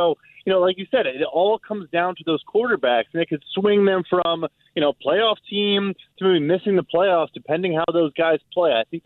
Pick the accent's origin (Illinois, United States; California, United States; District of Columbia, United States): Illinois, United States; Chicago; Look, I am from Chicago. I'm a little bit biased